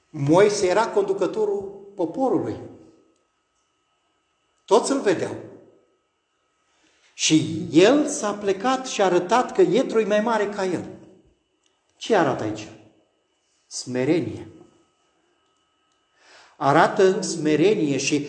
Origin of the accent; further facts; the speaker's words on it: Romania; Eu atunci, venind din România